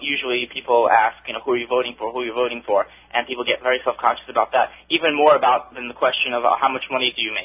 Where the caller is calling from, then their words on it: New York, United States; I'm calling from New York.